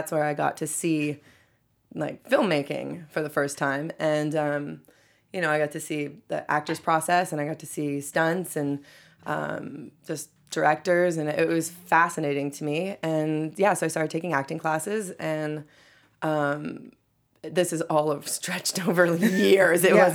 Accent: Edmonton, Alberta, Canada; I'm from Edmonton, just so everyone knows.

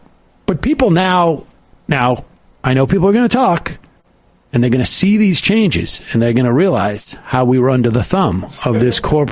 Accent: Worcester, Massachusetts, United States; I mean, I grew up in Worcester, and you know, Worcester is a snow belt.

